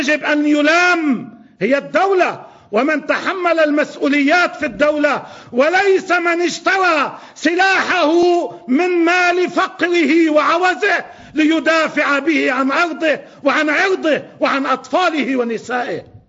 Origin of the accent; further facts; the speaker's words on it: Bazouriye, South Lebanon, Lebanon; نحن أنا كنت بالضيعة، ضيعتنا البيزوري